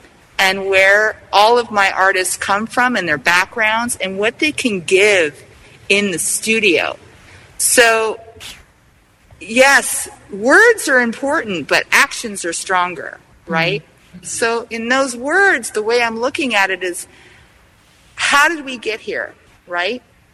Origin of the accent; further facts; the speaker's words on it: San Francisco, California, United States; And I grew up in San Francisco. I'm Sicilian, Italian, and Scottish. And my family is second generation.